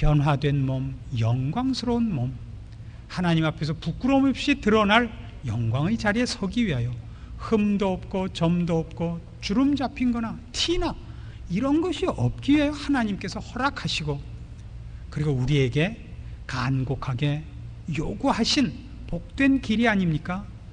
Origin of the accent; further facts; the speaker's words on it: Pyongan, North Korea; now in South Korea; 그러니까 저는 이북 사람이라서 이북 사람의 성격을 대단히 잘 아는데